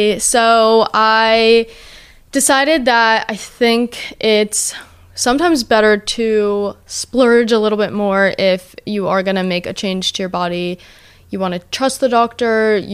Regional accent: New Jersey, United States; So I'm from Jersey, he's in New York

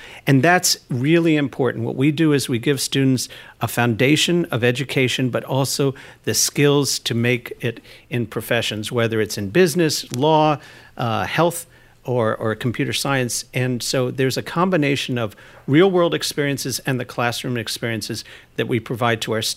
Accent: Kentucky, United States; now in New York, United States; And Sian and I actually come from different places. I grew up in Kentucky.

